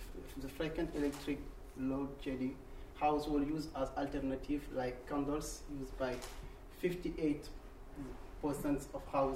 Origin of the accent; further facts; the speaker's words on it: Senegal; now in Tunisia; I'm from Senegal and I study in Tunisia.